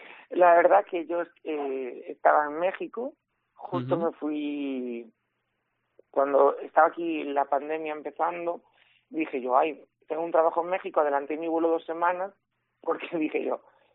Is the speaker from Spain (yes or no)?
yes; Marín, Galicia, Spain; Marín y Galicia es de donde yo soy.